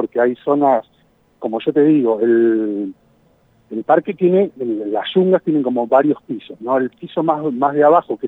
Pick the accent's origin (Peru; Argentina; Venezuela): Argentina; Puerto Iguazú, Misiones; yo vengo de un parque, yo vengo de Iguazú, donde explota el turismo